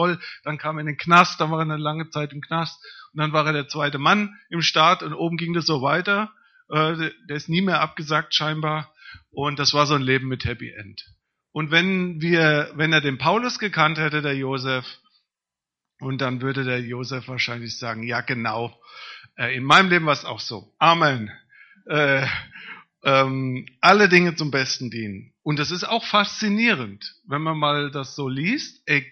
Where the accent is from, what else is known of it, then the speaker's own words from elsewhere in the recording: Hesse, Germany; Ich komme aus dem Rhein-Main-Gebiet.